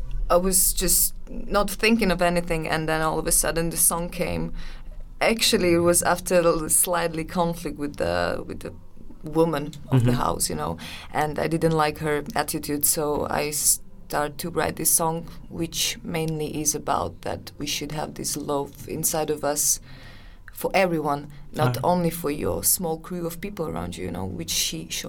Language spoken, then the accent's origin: English; Slovakia; also born or lived in Ukraine; now in Prague, Czechia; Currently, now I'm living in Prague, but I was born in Ukraine. Okay. Then we moved to Slovakia when I was like 3 years old